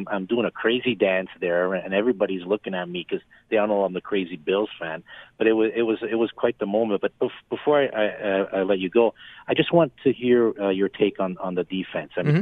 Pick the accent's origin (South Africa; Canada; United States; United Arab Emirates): Canada; Being Canadian, I'm really feeling the impact of the restrictions.